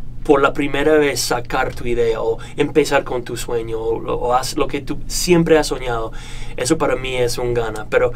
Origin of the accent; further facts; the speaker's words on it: Illinois, United States; born there; now in New York, United States; Nací en Illinois, pero en ese momento vivo y tengo mi empresa en Manhattan.